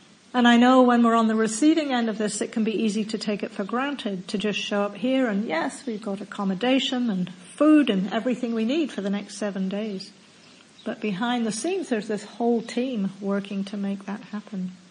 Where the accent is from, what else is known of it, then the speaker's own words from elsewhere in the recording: New Zealand; also born or lived in Australia / United States; I am actually a New Zealander. But I've been spent quite a long time living in Australia and then the US